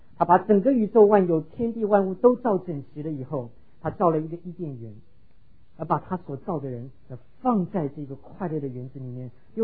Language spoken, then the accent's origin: Chinese; Taiwan; 我在台湾离开台湾前最大的也不过就是这么大啊